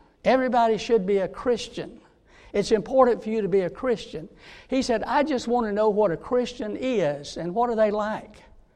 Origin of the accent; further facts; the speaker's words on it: Georgia, United States; this was in Georgia, and my hometown.